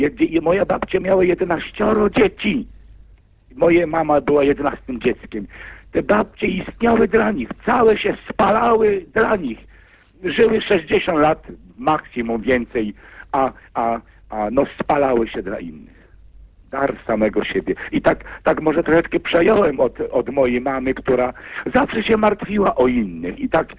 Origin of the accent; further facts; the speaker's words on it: Jaksice, Lesser Poland, Poland; also born or lived in Przesławice; ze wsi Jaksice pod Miechowem, urodziłem się obok, w Przesławicach, w domu rodzinnym się urodziłem